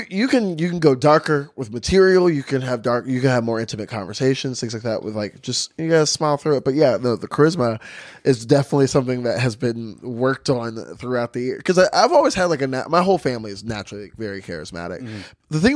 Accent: the South, United States; Because I grew up in the South, you know, very Baptist.

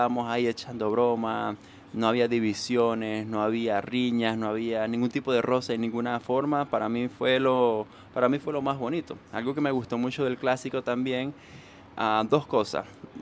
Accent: Venezuela; Yo sé que como venezolano eso pesa un poquito más

